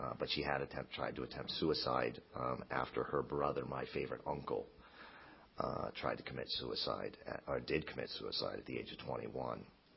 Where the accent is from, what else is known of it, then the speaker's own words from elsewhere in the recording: Buffalo, New York, United States; born there; I was born in Buffalo, New York. And Sundays were always over at Grandma's house. I come from a Polish Catholic family.